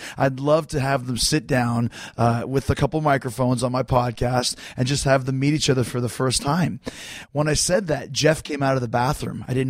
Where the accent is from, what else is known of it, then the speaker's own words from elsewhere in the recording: Winnipeg, Manitoba, Canada; I'm from Winnipeg, you idiot.